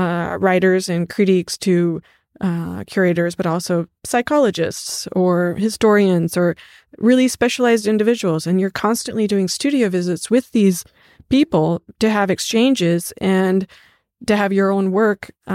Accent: Kansas, United States; oh, I'm from the Midwest and I'm from Kansas and I'm an artisan

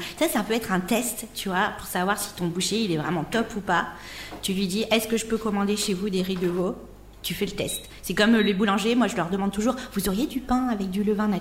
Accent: Castets, Nouvelle-Aquitaine, France; Moi, je suis de Lévignac, Castets-Lévignac, dans les Landes.

